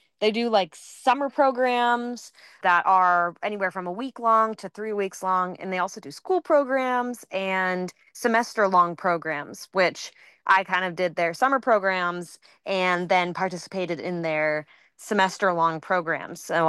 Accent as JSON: {"language": "English", "region": "the Carolinas", "country": "United States", "tie": "born there", "said": "So that's where I grew up most of my life, but I was born down in the Carolinas."}